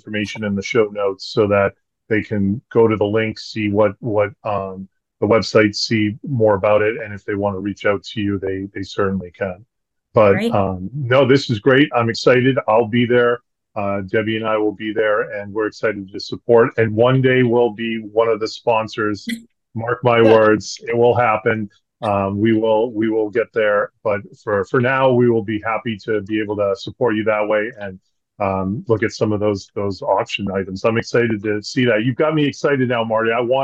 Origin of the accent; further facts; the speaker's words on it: Ireland; I'm an Irish guy that doesn't have the patience for a 10-year trial